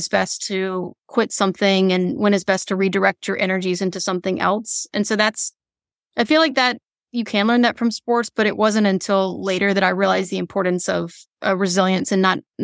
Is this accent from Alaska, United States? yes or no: no; Alabama, United States; I feel like I was somewhat limited growing up in Alabama in terms of like most of the people I knew were either like doctors or lawyers, like a certain narrow set of professions.